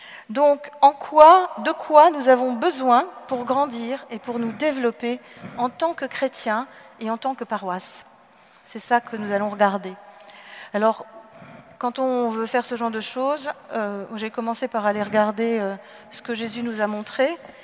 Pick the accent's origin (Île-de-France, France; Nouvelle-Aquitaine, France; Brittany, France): Brittany, France; J'allais en Bretagne parce que je n'ai pas toutes les qualités, je suis aussi bretonne. Je ne suis pas grenobloise, je suis bretonne.